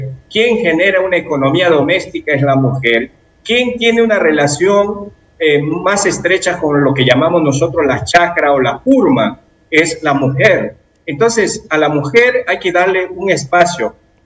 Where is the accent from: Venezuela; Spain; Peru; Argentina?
Peru; Amazon; Esa es la visión que como peruanos y amazónicos debemos trabajar.